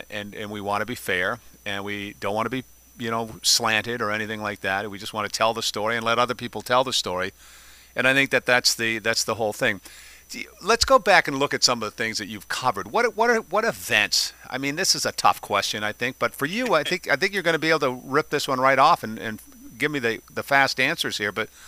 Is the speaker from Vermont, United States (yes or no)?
yes; Vermont, United States; I'm not from Brattleboro, Vermont. I'm a different part of the state